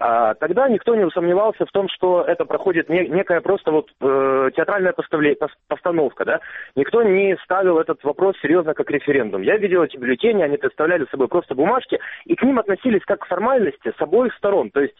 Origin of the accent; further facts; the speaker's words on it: Luhansk, Luhansk Oblast, Ukraine; now in Kyiv, Ukraine; Я сам вообще из Луганска, но я долгое время уже живу в Киеве, 4 года.